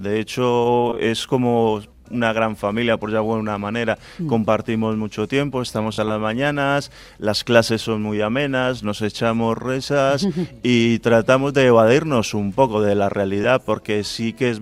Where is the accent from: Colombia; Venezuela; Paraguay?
Colombia; moved away as an adult; also born or lived in Canary Islands; now in Bilbao, Spain; antes he estado una temporada viviendo en Canarias, básicamente me marché de Colombia con la edad de 20 años, han pasado 20 años, ahora tengo 40